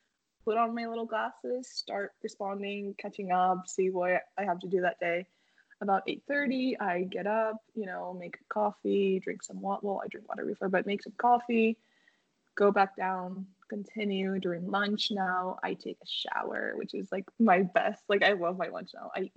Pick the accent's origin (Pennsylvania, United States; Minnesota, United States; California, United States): Pennsylvania, United States; Easton; now in Dallas, United States; I'm from Easton, PA.